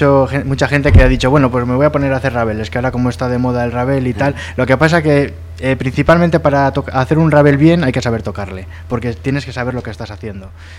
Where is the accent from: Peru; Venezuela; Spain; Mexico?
Spain; Cabezón, Cantabria; Y nosotros somos de Cabezón